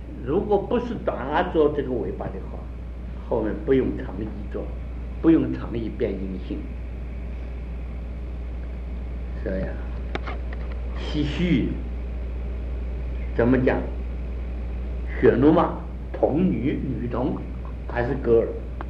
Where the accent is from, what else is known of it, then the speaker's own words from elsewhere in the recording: Taiwan; 阿婆，我们台湾话叫阿婆了。